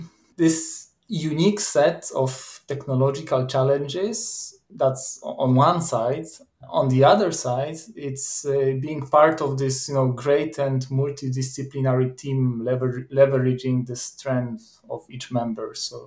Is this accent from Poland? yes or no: yes; Siedlce, Masovian Voivodeship, Poland; born there; English is a second language; I was born in 1986 in Poland, in the city called Siedlce, which is, you probably don't know the name, but to place it on the map, it's like 100 kilometers east from Warsaw, from our capital.